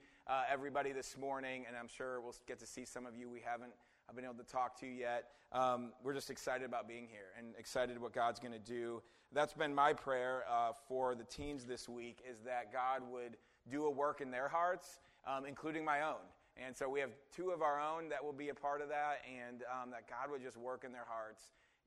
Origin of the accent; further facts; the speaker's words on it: Wisconsin, United States; I grew up in Wisconsin, and so Brendan and I, when we've been married, we've never lived in, like, near our families.